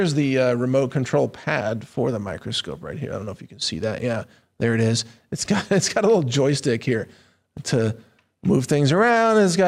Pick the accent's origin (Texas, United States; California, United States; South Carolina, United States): Texas, United States; The kind of truth that I'm sharing with you every day here as a Texan, as an American